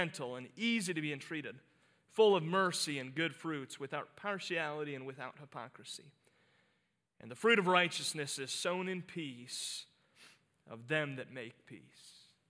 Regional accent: Cleveland, Ohio, United States; I know most of you know that I grew up in Cleveland, Ohio, and so I'm an avid Cleveland sports fan.

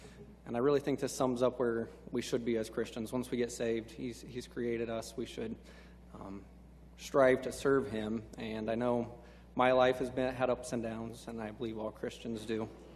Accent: United States; born there; I was born in America because my parents were Americans.

